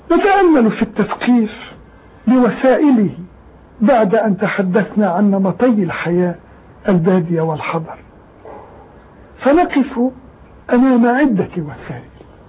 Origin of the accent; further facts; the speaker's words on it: Palestine; أذكر موسما من المواسم كان شائعا في بلادنا فلسطين، هو موسم النبي روبين.